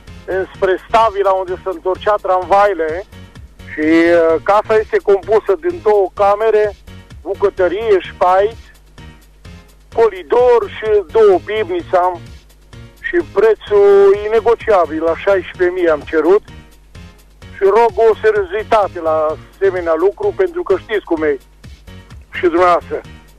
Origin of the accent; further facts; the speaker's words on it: Reșița, Caraș-Severin, Romania; Sunt din Reșița